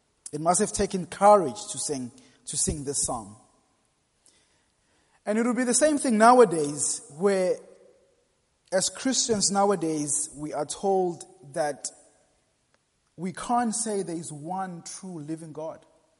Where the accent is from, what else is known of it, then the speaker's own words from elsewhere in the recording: South Africa; I come from South Africa, where there was a time where you could not mention certain names. And I remember when I was growing up